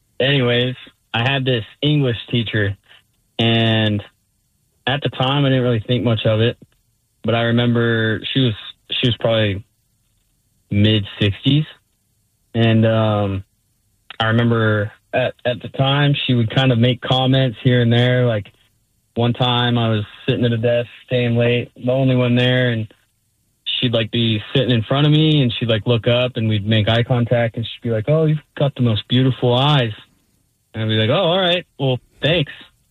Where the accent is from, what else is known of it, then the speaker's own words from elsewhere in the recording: Wyoming, United States; I'm from Wyoming.